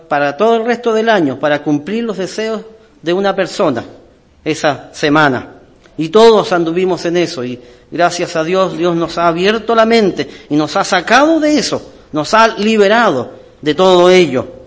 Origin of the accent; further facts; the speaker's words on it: Coyhaique, Aysén, Chile; also born or lived in Osorno; Yo nací en Osorno, pero después mis padres viajaron a Coyhaique por trabajo. Y viajábamos de Coyhaique a Osorno todos los años